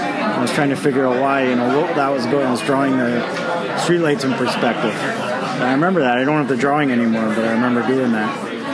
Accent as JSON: {"language": "English", "town": "Hamilton", "region": "Ontario", "country": "Canada", "tie": "born or raised there", "said": "I grew up in Stony Creek. It's now amalgamated into Hamilton, Ontario."}